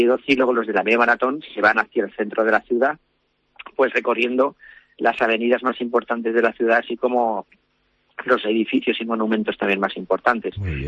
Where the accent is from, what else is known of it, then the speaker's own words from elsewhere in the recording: Alicante, Valencian Community, Spain; Como alicantino, como ex atleta olímpico